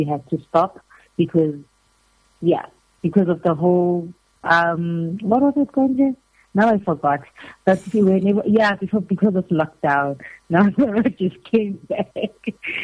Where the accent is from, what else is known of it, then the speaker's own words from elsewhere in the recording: Carletonville, Gauteng, South Africa; I am from Gauteng. I was born and raised in a small town. It's a mining area in Carletonville.